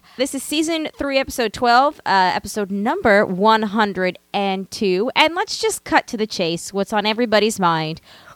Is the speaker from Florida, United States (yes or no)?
no; New York, United States; We're both from Long Island and we both saw